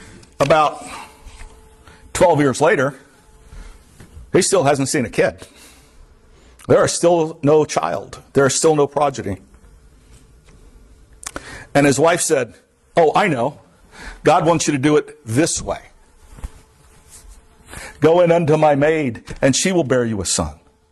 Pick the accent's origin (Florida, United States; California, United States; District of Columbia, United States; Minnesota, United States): Florida, United States; now in Vermont, United States; I am from the Everglades. I am from the swamps. I talked to my family about how, oh, it's not bad up here. I mean, we hit 20 below a couple of years ago.